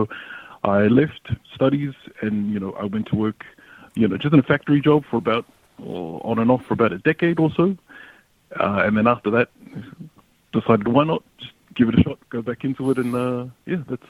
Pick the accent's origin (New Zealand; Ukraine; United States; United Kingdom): New Zealand; Otara, Auckland; also born or lived in Otahuhu / Mangere; now in Australia; So I was born back in New Zealand in Otahu, and I grew up around that area, Otara and Mangere. So a mixture of all three before I came to Australia in 99.